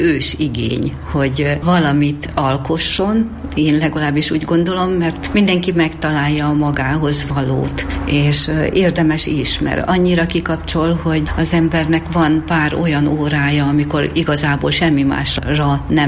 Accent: Baranya, Hungary; Nagyon szeretem Pécsváradot, és hát itt a környéken egy kicsi faluba születtem, 10 éves koromig ott éltem.

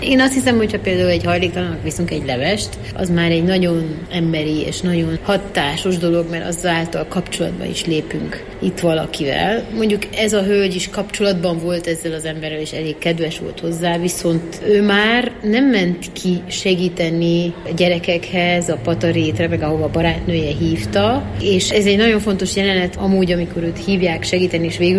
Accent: Transylvania, Romania; Tehát ugye erdélyi magyarként nagyon okos dolog jól megtanulni románul, mert az az otthonmaradásnak az egyik kulcsa.

